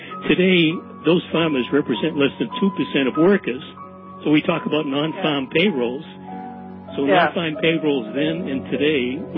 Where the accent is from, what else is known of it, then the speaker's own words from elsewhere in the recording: Boston, Massachusetts, United States; There were a lot of victory gardens, and none on my block, but there were. I grew up in Boston.